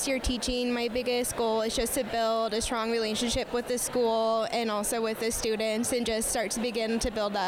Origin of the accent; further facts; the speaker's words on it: Lincoln, Nebraska, United States; I was born and raised in Lincoln, so I went to Calvert, Lux, and East, and I graduated from UNL in 2011